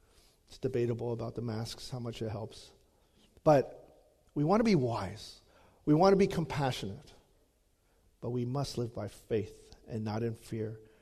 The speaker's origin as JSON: {"language": "English", "region": "Louisiana", "country": "United States", "tie": "born or raised there", "said": "I grew up in Louisiana, so we sang a lot of gospel songs."}